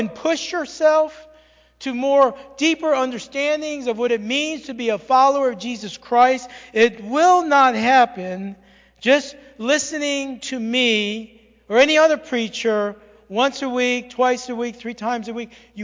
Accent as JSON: {"language": "English", "town": "New York City", "region": "New York", "country": "United States", "said": "So I will do my best to speak more slowly. Being a New Yorker, I get excited"}